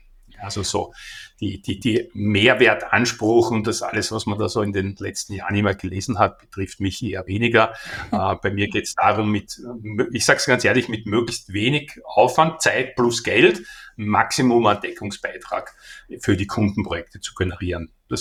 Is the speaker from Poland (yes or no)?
no; Burgenland, Austria; accent: Austrian; Wie am Dialekt unschwer erratet, komme ich aus Österreich. Ich bin im Osten Österreichs geboren, aufgewachsen in der Nähe vom Neusiedler See. Daher konnte ich auch surfen, bevor ich Radfahren konnte, wie ich klein war. Habe dann eine Zeit in Wien gelebt